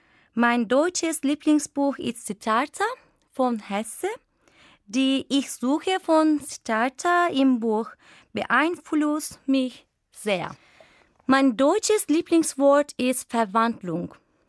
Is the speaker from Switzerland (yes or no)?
no; Istanbul, Turkey; German is a second language; Ich komme aus der Türkei. Ich bin geboren im Jahr 1984 in Istanbul.